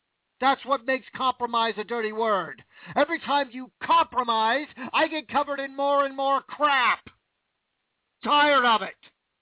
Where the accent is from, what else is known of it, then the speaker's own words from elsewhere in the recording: Washington, United States; not only to my home state, which I still love, the state of Washington